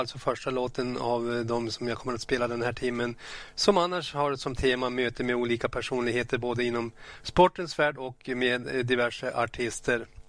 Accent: Sidensjö, Västernorrland County, Sweden; Jag är född och uppväxt i Sidensjö, först i Ödsbyn, sedan i prästbordet, bodde jag på prästbordet, ja.

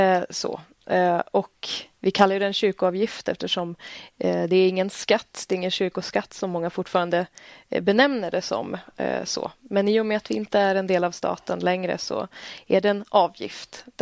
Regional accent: Stockholm, Stockholm County, Sweden; jag är en kvinna på 26 år. Jag kommer från Stockholm ursprungligen där jag växte upp och pluggat. Och närmare bestämt då Jakobsberg, norr om Stockholm.

